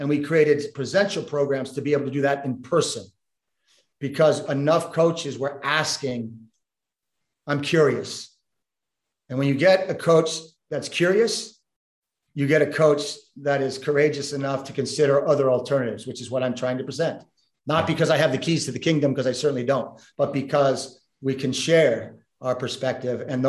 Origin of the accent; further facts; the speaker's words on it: Vermont, United States; I really wanted to take that package to my home country initially and think about in Vermont